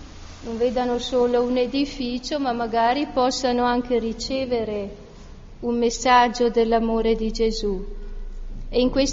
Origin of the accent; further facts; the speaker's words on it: Trento, Trentino-Alto Adige, Italy; Ecco, noi veniamo da Trento, l'avete già capito, penso, dal mio accento.